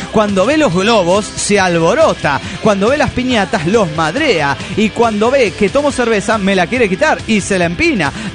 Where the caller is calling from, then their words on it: Bahía Blanca, Buenos Aires Province, Argentina; de Bahía Blanca, Argentina.